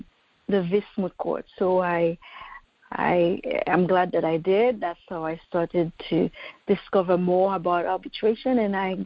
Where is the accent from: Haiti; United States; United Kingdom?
Haiti; now in Paris, France; And also my home country, Haiti, just sent me a formal invitation for a biannual colloquium